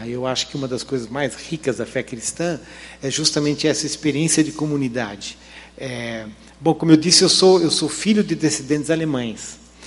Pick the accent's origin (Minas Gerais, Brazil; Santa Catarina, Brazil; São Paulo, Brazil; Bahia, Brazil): Santa Catarina, Brazil; Joinville; born there; eu nasci em Joinville, de uma família, digamos, muito de descendentes alemães, uma família simples. Meu pai era ferramenteiro, soldador, gostava de mecânica